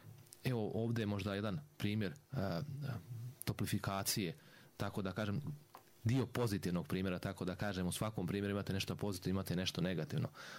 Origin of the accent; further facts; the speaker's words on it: Bosnia & Herzegovina; ako imamo veće solarno zračenje ili veću insolaciju kod nas u Bosni i Hercegovini u odnosu u Njemačku